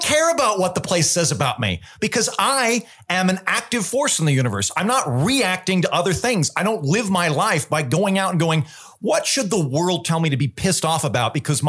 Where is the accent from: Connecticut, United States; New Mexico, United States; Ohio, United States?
Ohio, United States; Cincinnati; I'm a Methodist and I'm Irish and I'm a Cincinnatian and I'm a Democrat.